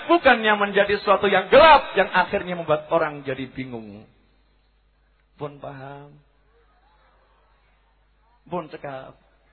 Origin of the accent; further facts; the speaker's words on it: Surakarta, Central Java, Indonesia; Udah, kita ini orang Solo ya. Bahasa Jawa di masyarakatkan, disenangi.